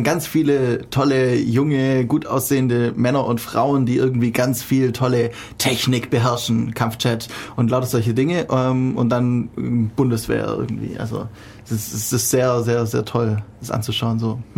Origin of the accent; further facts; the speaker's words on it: Germany; Also wir haben da, manchmal finde ich, als Deutsche